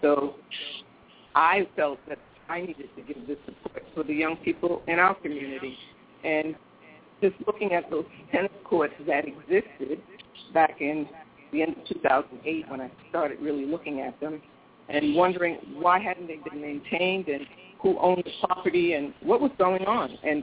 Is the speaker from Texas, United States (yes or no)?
no; New York City, New York, United States; But we were all born and raised in urban New York City. In fact, I grew up in Harlem, USA, in big urban New York City.